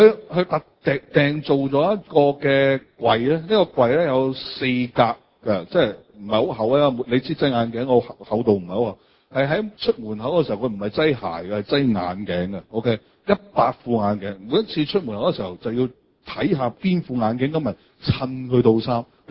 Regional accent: Guangdong, China; 你要明白，我哋肯定覺得我哋廣東人有個態度咩？

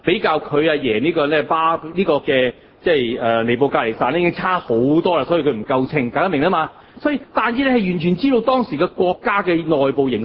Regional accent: China; 呢個古代嘅文字都有嘅，好似我哋中國人一樣。

